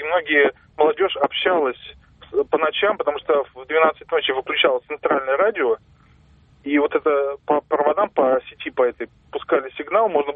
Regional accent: Moscow, Russia; я из Москвы.

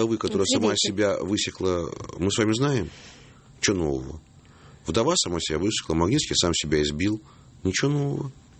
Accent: Moscow, Russia; Я москвич.

